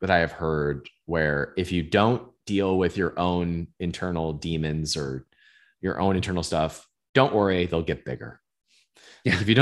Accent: Cleveland, Ohio, United States; had a really nice house in Northeast Ohio. I'm from Cleveland, Ohio.

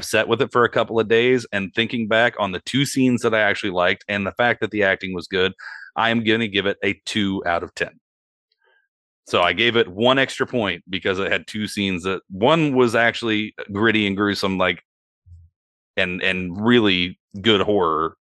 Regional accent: Midwest, United States; I'm from the Midwest. I know how we think.

